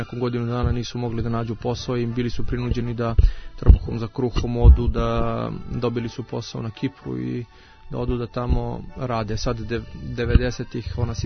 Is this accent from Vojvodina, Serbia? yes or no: no; Belgrade, Serbia; mi smo odrasli na Vračaru, Kursulovoj ulici